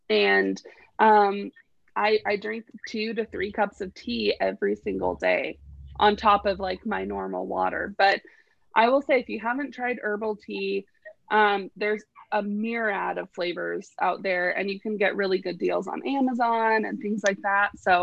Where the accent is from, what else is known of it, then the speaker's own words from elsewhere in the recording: Washington, United States; I'm born and raised in Washington. It's leaf water.